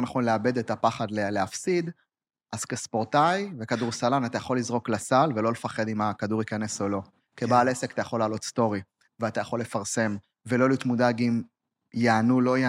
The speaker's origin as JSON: {"language": "Hebrew", "town": "Ma'alot", "region": "Northern District", "country": "Israel", "tie": "born or raised there", "said": "אני מהצפון, גדלתי במעלות, מושב חוסן, אתה יודע, בין חיים עירוניים למושב"}